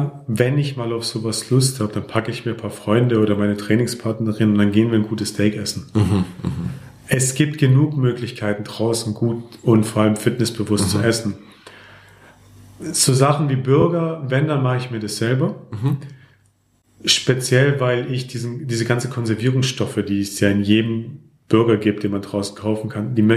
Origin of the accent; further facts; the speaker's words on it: Greece; Als Grieche muss Feta rein.